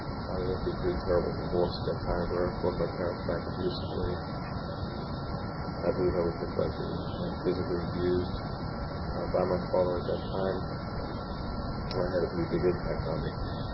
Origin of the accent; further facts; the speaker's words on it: Brooklyn, New York, United States; I was born in 1950 in Brooklyn, New York. Lived there for the first 6 years of my life.